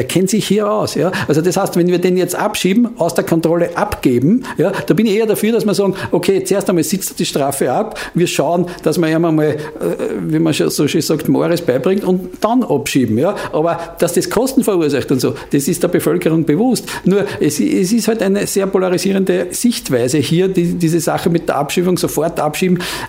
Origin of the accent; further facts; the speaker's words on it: Lower Austria, Austria; die Identität für mich als Niederösterreicher, das ist einmal in erster Linie ich, mein persönliches Umfeld, meine Leute, mit denen ich zu Hause bin, mein Dorf.